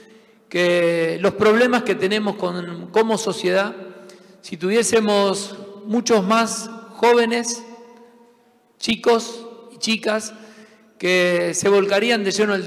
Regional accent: Argentina; como somos los santafesinos y los entrerrianos, ganar en todo

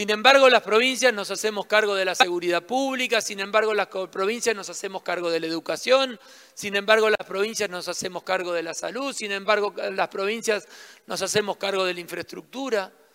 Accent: Argentina; quienes venimos del interior de la República Argentina, y en particular quienes venimos de pueblos pequeños de la República Argentina

